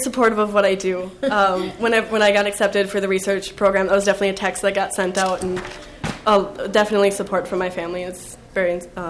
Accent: Alexandria, Minnesota, United States; I am from Alexandria, Minnesota, and I'm a first-generation student.

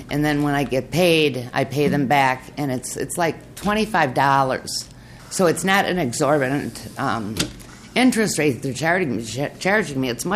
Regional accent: Blaine, Minnesota, United States; I'm from Blaine.

